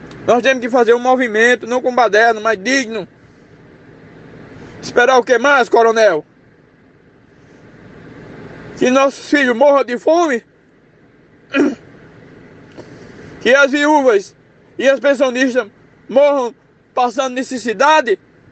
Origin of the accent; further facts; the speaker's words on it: Bahia, Brazil; Eu sou de Bahia